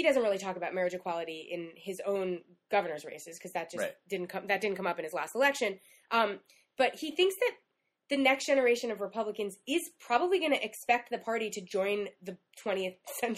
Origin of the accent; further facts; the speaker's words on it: New York City, New York, United States; because I grew up in Chelsea. And so my whole building used to go